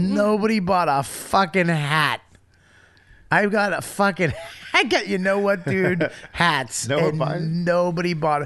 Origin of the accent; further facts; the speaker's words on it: Boston, Massachusetts, United States; sorry. Yeah, but I'm from Boston. I had R's and S's.